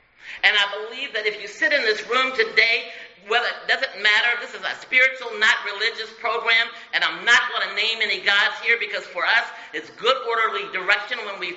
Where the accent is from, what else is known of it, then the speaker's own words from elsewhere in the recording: Culpeper, Virginia, United States; also born or lived in Bonn, Germany; So I came from Culpeper, Virginia. I was born in Bonn, Germany. And we were a military family.